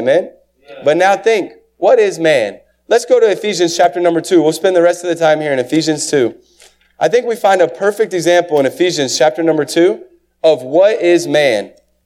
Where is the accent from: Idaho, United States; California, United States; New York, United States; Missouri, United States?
Missouri, United States; Jefferson City; But where I grew up in Jefferson City in the country, you look up into the stars at night.